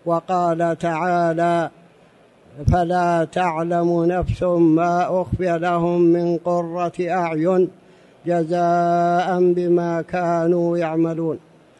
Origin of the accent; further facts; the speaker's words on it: Saudi Arabia; العسل الموجود عندنا في السعودية ليس مثل الموجود في مكان آخر